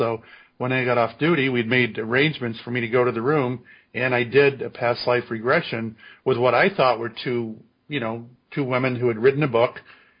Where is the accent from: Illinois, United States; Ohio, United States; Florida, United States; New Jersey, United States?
Florida, United States; born there; now in Salem, United States; I was born in Florida, and this is where I ended up after retirement, but you got to wonder, was there a life plan that put me in Salem, Massachusetts, of all places, you know.